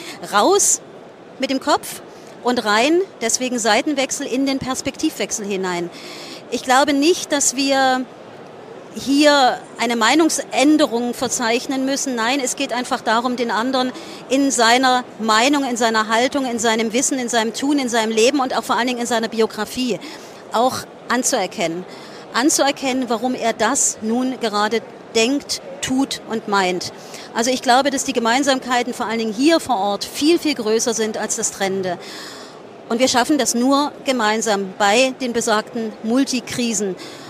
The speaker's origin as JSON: {"language": "German", "region": "East Germany", "country": "Germany", "said": "Und unsere Identität als Ostdeutsche war, und da beißt die Maus keinen Faden ab, die DDR."}